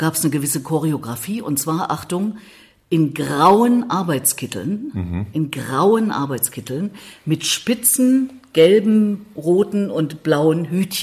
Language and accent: German; East Germany, Germany; Für mich ist eher die Assoziation, die jetzt mit Verlaub Sie als Westfrau haben, dass bei uns im Osten alles grau war.